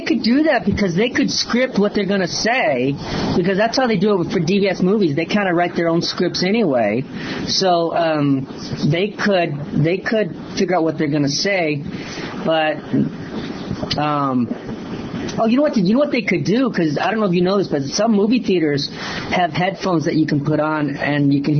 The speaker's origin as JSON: {"language": "English", "region": "Michigan", "country": "United States", "said": "from Michigan."}